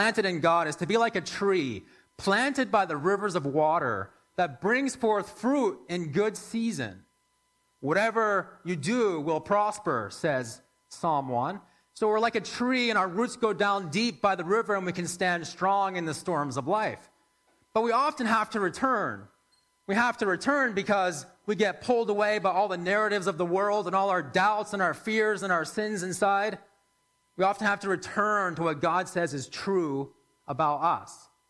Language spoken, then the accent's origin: English; Woodstock, New Brunswick, Canada; we biked from my hometown of Woodstock about 20 kilometers to Nakowick